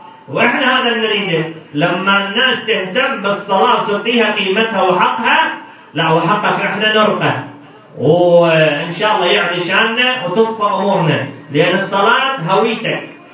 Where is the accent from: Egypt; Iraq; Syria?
Iraq; Najaf, Najaf Governorate; فبعض الاخوه من فضل الله مدحه وحاله عندنا بالنجف